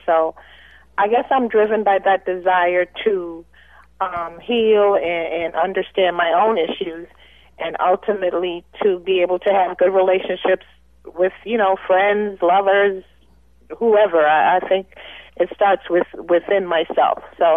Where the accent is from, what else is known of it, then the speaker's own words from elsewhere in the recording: Canada; And ultimately, even if I was raised in Canada, my parents were very, very Caribbean.